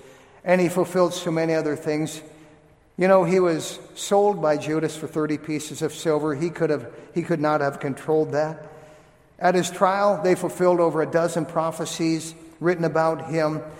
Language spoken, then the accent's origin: English; Grand Forks, North Dakota, United States; born there; Imagine rigging the town you were born in. I was born in Grand Forks and I had nothing to do with that.